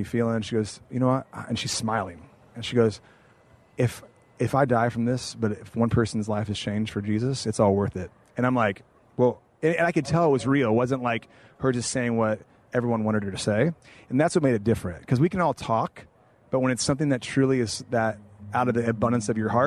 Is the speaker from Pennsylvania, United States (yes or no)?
no; Indiana, United States; moved away as an adult; now in California, United States; how I came from Indiana to Bible college in California, how I met Melissa, our story